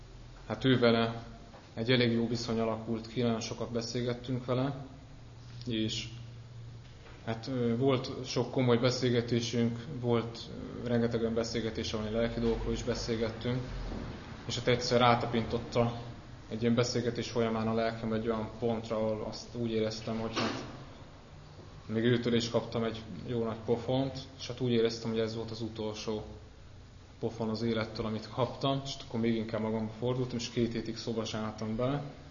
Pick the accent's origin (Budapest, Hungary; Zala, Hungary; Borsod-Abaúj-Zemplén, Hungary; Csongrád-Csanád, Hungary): Budapest, Hungary; Budapesten is születtem, itt is nőttem föl. A gyerekkorom, fiatalkorom én szerintem egy hát olyan tipikus, átlagos budapesti gyermekkor, fiatalkor volt, lakótelepen nőttem föl.